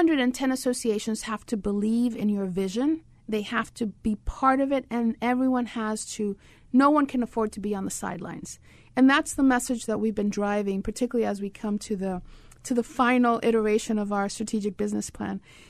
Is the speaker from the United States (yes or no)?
yes; New York, United States; So I grew up in New York. My father and mother came from the Dominican Republic, but they met here.